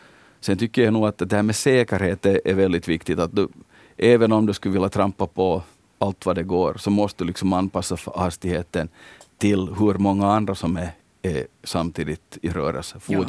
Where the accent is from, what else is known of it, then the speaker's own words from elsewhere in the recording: Hanko, Uusimaa, Finland; Om man nu börjar riktigt från början, då när jag var liten, så i Hangö så cyklar man ju alltid.